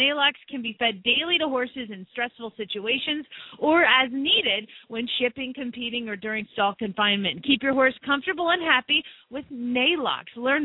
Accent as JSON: {"language": "English", "town": "Atlanta", "region": "Georgia", "country": "United States", "tie": "born or raised there", "said": "Oh, but see, growing up in Atlanta, same deal, girl."}